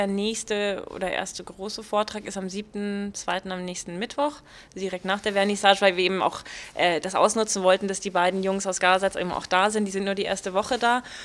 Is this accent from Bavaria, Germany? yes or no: yes; Nuremberg, Bavaria, Germany; Eigentlich, weil ich ja bin ja selber Nürnbergerin.